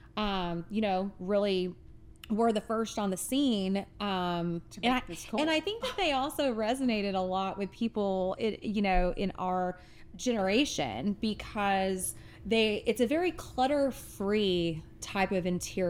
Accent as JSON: {"language": "English", "region": "Texas", "country": "United States", "tie": "born or raised there", "said": "I'm from West Texas."}